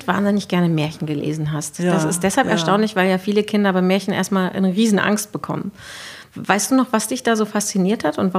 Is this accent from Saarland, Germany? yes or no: no; Leck, Schleswig-Holstein, Germany; Ich komme aus Leck zum Beispiel.